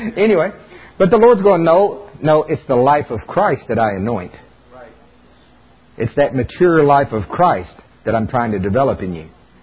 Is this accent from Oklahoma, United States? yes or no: yes; Oklahoma, United States; I'm from Oklahoma. We grow corn there.